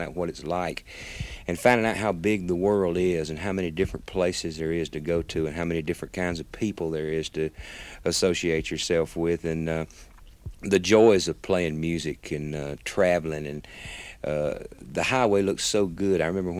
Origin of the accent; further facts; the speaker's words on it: Carolina, United States; born there; moved away; I was born in Carolina, and not too far back in the swamps, as the song says, but I did leave home at a pretty early age with my guitar and a few other guys